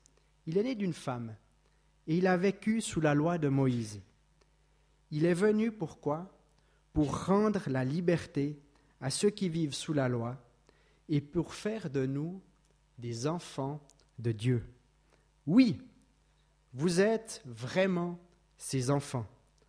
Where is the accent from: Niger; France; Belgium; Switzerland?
Switzerland; La deuxième chose qu'on peut dire quand on est Suisse, quand on est simple citoyen, c'est qu'on a le droit